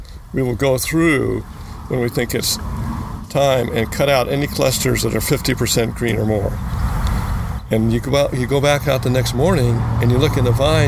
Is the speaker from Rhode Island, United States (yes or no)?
no; California, United States; Southern California, beaches of Southern California. Was a junior lifeguard in Santa Monica